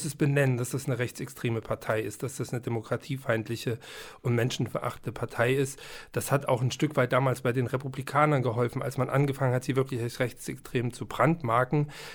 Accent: Leipzig, Saxony, Germany; Ich bin ein Kind der Revolution 89, ich bin in Leipzig als Kind über die Straßen gelaufen.

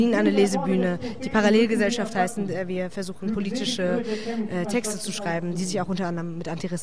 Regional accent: Iran; Also ich bin Iranerin, ich habe etwas dunklere Haut.

